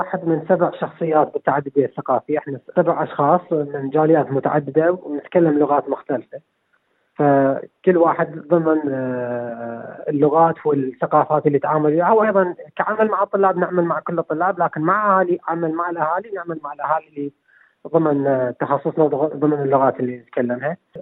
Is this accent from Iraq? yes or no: yes; Iraq; accent: Iraqi; مثل أحد بلهجتنا العراقية نقول ما نقدر ننبل على العلة.